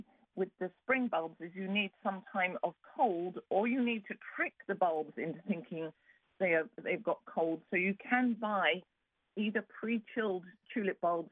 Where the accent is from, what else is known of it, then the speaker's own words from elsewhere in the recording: England, United Kingdom; now in United States; you said I grew up in England, so we used to have the woods with all of the bluebells